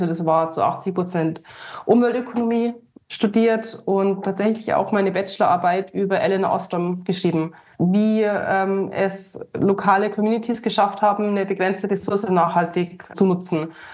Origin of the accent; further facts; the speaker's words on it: Ramsau, Bavaria, Germany; Also ich bin aus der Ramsau, das ist der Berchtesgadener Talkessel, besteht aus 5 Einzelgemeinden und ich bin aus der, ich glaube, das ist die kleinste. Man sagt auch die eigensinnigste. Genau, ich bin direkt von hier, war dann aber fürs Studium weg und bin vor 7 Jahren wieder zurück nach Berchtesgaden gekommen.